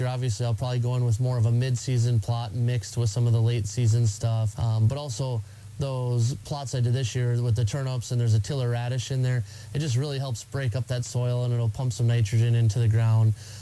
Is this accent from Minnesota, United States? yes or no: yes; Minnesota, United States; You know, I'm from Minnesota.